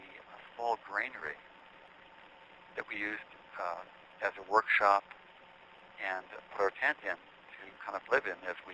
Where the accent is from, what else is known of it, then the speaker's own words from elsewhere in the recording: Oneonta, New York, United States; I grew up in upstate New York.